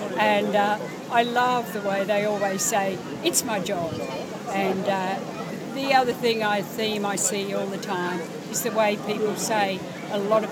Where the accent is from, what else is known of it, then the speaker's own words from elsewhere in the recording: Queensland, Australia; I grew up in Western Queensland